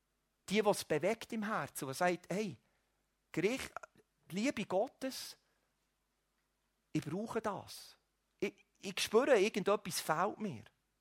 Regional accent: Switzerland; Sogar als Schweizer, die Neutralität lieben, können wir nicht neutral sein gegenüber dieser Botschaft.

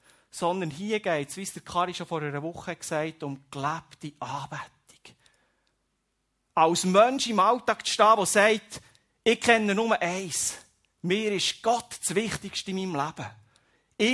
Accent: Switzerland; Oder bleiben wir wirklich manchmal bei unserem Geldsäckel stehen oder bei dem, was wir könnten tun als Schweizer

